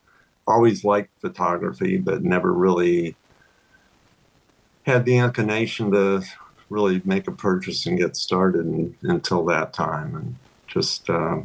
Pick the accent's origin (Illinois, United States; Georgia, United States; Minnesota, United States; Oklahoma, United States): Illinois, United States; Glen Ellyn; Well, I grew up in Illinois in the Chicago suburb of Glen Ellyn. Spent the first 27 years of my life there.